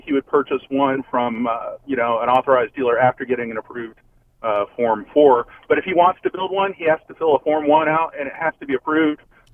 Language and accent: English; Texas, United States; I just wanted to say that I'm a longtime listener. I enjoy your show. I grew up in Texas.